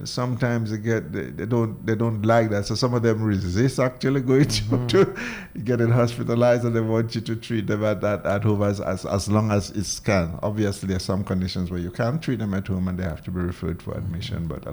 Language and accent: English; Marigot, Saint Andrew, Dominica; Because I'm from Marigot, so I have to serve my people from Marigot.